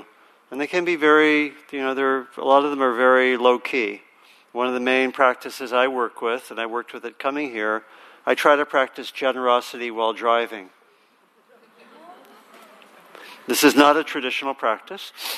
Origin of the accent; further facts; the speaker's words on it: Maryland, United States; And I grew up in Maryland and my parents moved to Virginia.